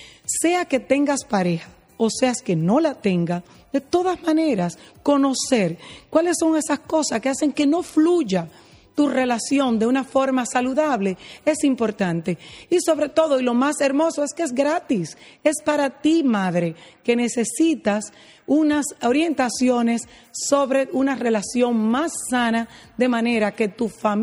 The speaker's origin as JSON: {"language": "Spanish", "country": "Dominican Republic", "said": "yo soy dominicana y tengo mi vida entera aquí"}